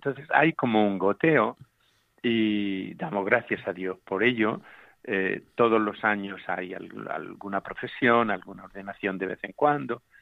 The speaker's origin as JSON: {"language": "Spanish", "town": "Almería", "region": "Andalusia", "country": "Spain", "said": "Sí, bueno, pero yo soy de Almería y en Almería está ya hace tiempo que funciona muy bien la producción hortícola"}